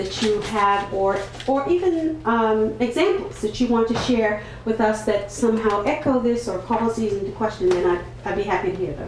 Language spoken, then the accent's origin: English; the South, United States; I was raised in the South, so I'm too well raised to ask some of these questions